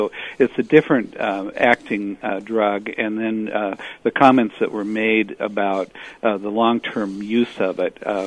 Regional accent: Marshalltown, Iowa, United States; I chair the Human Resources Committee, and I'm from Marshalltown.

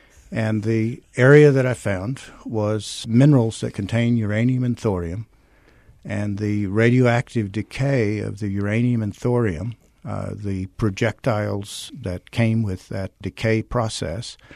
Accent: Abilene, Texas, United States; I'm a Texan. I grew up in West Texas, and it was close, and the scholarship was generous, so...

